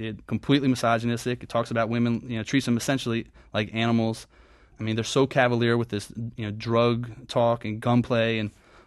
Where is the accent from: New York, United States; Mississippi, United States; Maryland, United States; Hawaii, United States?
Maryland, United States; I grew up in Prince George's County, born and raised, you know, grew up in Hyattsville and Greenbelt.